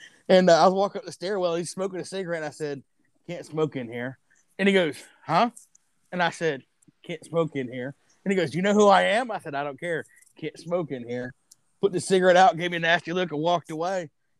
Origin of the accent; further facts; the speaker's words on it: New Hope, Alabama, United States; I'm from New Hope. You know, like New Hope has like a population of like maybe a couple thousand